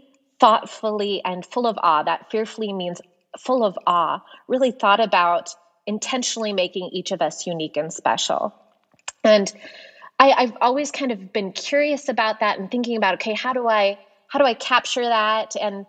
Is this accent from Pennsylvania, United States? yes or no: no; Montana, United States; now in Prescott, United States; I am originally from Montana and reside currently in Prescott, Arizona.